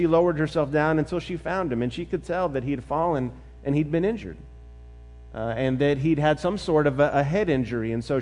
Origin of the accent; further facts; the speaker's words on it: Memphis, Tennessee, United States; things that took place in Memphis and growing up in the Memphis area